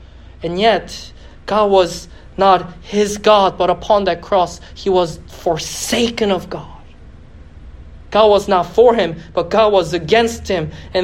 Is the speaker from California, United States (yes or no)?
no; Philadelphia, Pennsylvania, United States